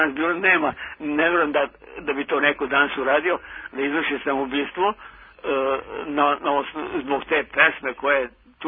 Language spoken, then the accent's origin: Serbian; Novi Sad, Vojvodina, Serbia; ja sam iz Novog Sada, okolini Novog Sada